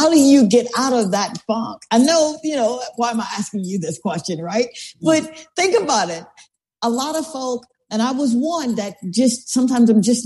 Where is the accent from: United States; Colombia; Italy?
United States; Columbus, Mississippi; I had an opportunity to go home. I went to Columbus. I'm from Columbus, Mississippi. So I went home